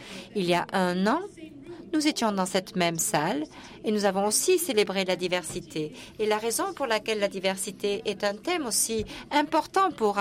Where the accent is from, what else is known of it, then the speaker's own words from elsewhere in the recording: Malaysia; Et je suis moi-même de Malaisie.